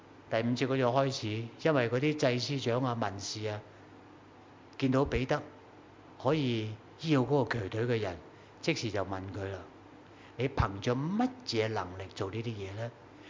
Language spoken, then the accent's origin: Cantonese; Shanghai, China; Cantonese is a second language; 即係好似我哋上海人講廣東話嘅，梗有帶口音